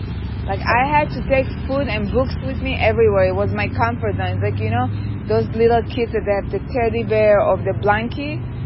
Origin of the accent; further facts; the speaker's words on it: Israel; I grew up in Israel. This is where I grew up there. This is where I went to school. My family are all there